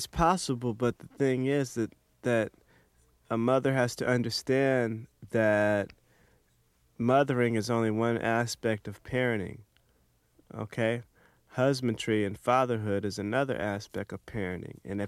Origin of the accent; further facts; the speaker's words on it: Inglewood, California, United States; I grew up on Vermont and Hunter first, and in a part of South L.A. known as Inglewood, in the flight path of LAX.